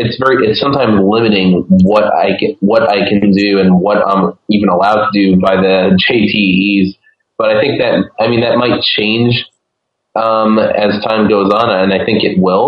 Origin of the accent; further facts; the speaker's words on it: New York, United States; So I came back to New York. I'm from New York, and I went to graduate school for an ESL degree.